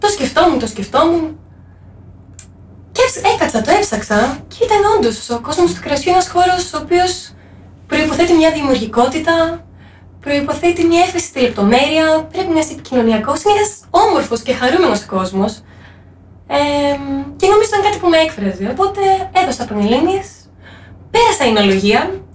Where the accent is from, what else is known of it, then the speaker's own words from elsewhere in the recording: Heraklion, Crete, Greece; 25, λίγα σύντομος, και είμαι μισή από την Κρήτη και μισή από την Πελοπόννησο. Παρ' όλα αυτά έχω γεννηθεί και έχω μεγαλώσει στο Ηράκλειο.